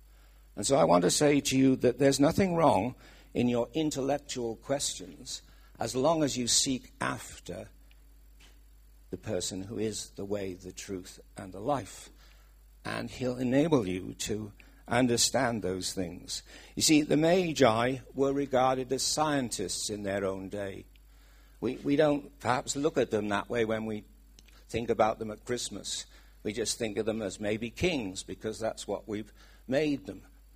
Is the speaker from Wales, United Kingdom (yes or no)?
yes; Wales, United Kingdom; accent: Welsh; Oh, I see my Welsh accent.